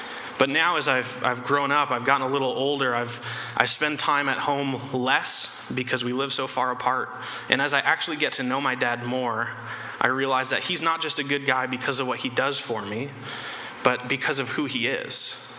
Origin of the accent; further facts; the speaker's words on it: Ontario, Canada; But growing up in Ontario, growing up with my parents where they live is great.